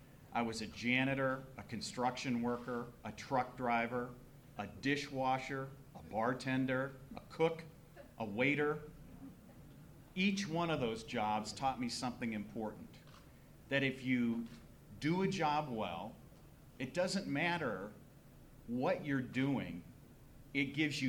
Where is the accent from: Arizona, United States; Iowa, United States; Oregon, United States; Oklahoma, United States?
Iowa, United States; Brooklyn; the same opportunity to live the American dream that I had growing up in Brooklyn, Iowa.